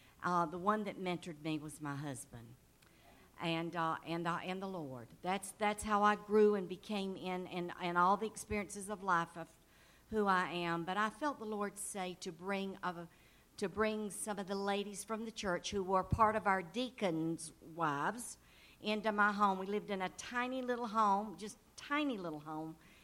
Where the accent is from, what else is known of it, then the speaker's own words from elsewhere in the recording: North Carolina, United States; accent: Southern; I'm from Atlanta, Georgia.